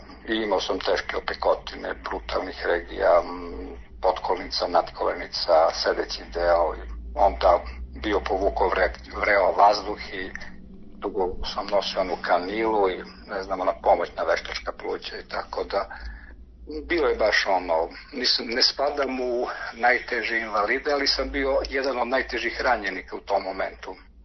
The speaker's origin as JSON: {"language": "Serbian", "town": "Vlasotince", "region": "Southern and Eastern Serbia", "country": "Serbia", "said": "iz Vlasotica sam, inače sam učesnik rata na prostoru Republike Hrvatske"}